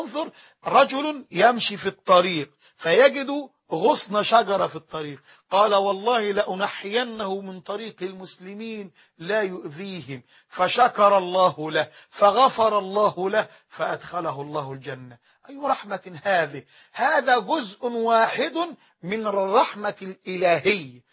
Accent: Egypt; وفي بلادنا مصر

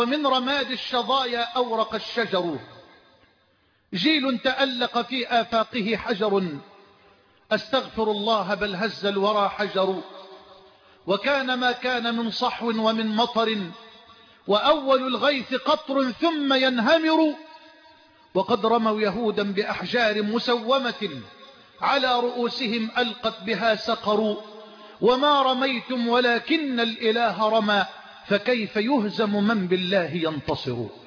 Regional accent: Egypt; بلدنا مصر

